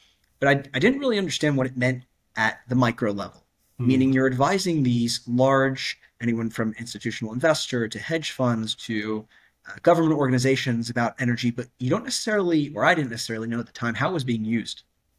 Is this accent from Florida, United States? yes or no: yes; Florida, United States; As an anecdote, you know, I grew up in Florida, where it wasn't uncommon for as a child for us to have days off from hurricanes.